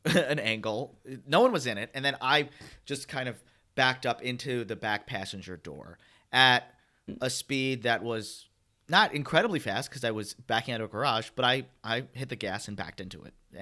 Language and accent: English; Long Island, New York, United States; now in Los Angeles, United States; I live right now in Los Angeles, and I flew back to New York. I grew up on Long Island, just outside the city.